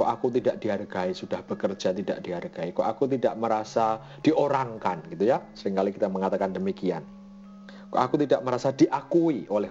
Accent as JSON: {"language": "Indonesian", "region": "Java", "country": "Indonesia", "said": "Sebagai orang Jawa atau orang Indonesia, mungkin orang tua kita dulu sangat jarang untuk memuji kita di depan umum"}